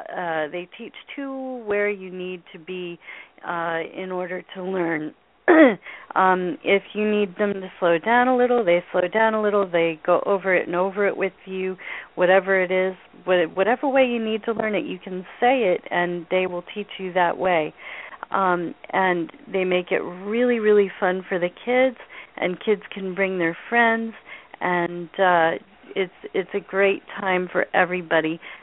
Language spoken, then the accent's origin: English; California, United States; now in Sonoma, United States; I grew up in Marin County, and I've been living here now in Sonoma with my husband and son since 2001.